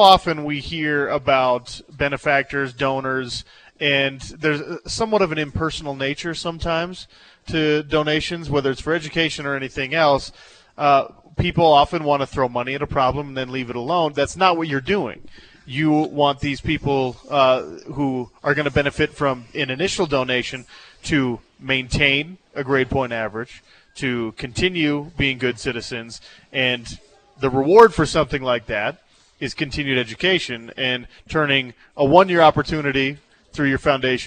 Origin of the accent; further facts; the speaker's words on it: Utah, United States; growing up in Utah, you grow up around Polynesian communities, and I have some very, very close Polynesian friends and cousins